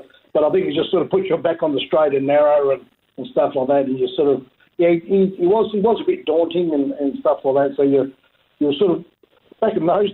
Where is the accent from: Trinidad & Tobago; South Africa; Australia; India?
Australia; Bunbury, Western Australia; growing up in Bunbury and playing on I played all my junior footies at Maris Junior Footy Club